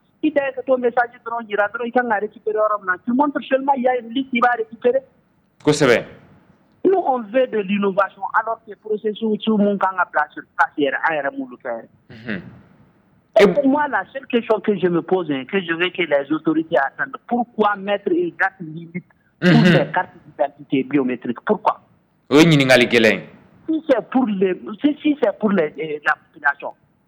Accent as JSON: {"language": "French", "country": "Mali", "said": "C'est notre premier droit en tant que Malien."}